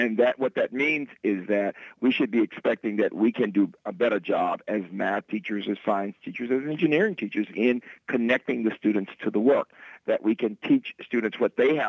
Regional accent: Birmingham, Alabama, United States; I'm from Birmingham, and my father actually left education, being a teacher, to work in the steel mill

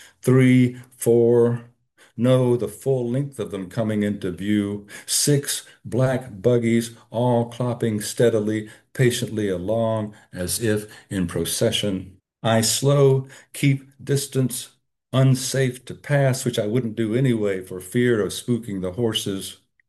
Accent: Hopkinsville, Kentucky, United States; significant events in my life growing up in Hopkinsville, Kentucky, in the late 1950s, early 60s.

